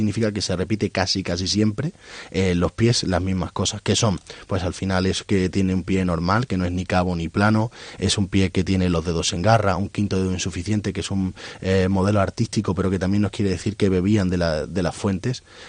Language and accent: Spanish; Seville, Andalusia, Spain; Yo soy de Sevilla